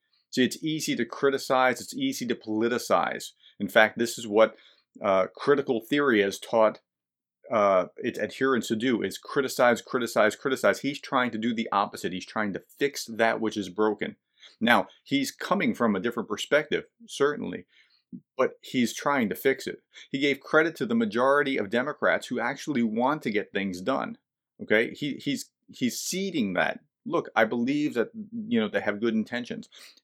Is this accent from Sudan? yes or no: no; North Charleston, South Carolina, United States; Senator Scott is from my hometown here of North Charleston, South Carolina.